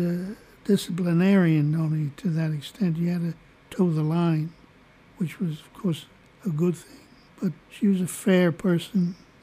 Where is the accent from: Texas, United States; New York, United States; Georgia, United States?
New York, United States; New York City; also born or lived in Ellenville; And my family moved to the Lower East Side, and I was brought up on the Lower East Side, then on the South Bronx.